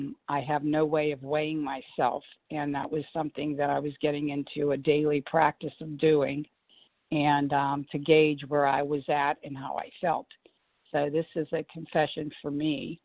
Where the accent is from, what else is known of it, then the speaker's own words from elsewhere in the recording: Pennsylvania, United States; And I'm in Florida on vacation, and I'm from Pennsylvania.